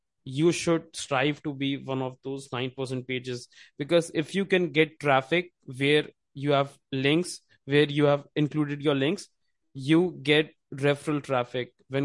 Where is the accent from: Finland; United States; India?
India; So I would say, I'm from India.